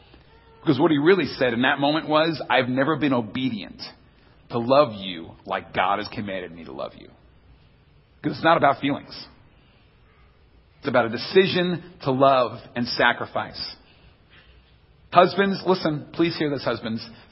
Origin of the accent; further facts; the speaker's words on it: New York, United States; I grew up in New York. I grew up in a very Italian family in New York.